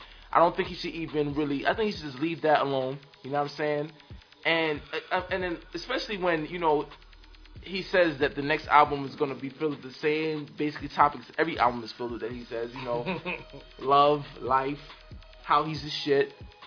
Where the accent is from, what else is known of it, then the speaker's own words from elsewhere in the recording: New York, United States; Summer Jam, being that we're from New York, is something that's been a part of the not only hip-hop, the New York culture